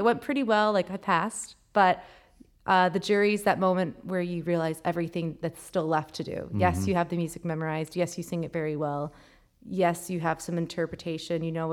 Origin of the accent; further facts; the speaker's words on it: Florida, United States; I'm from Florida and we have a lot of relatives flying up from all over the country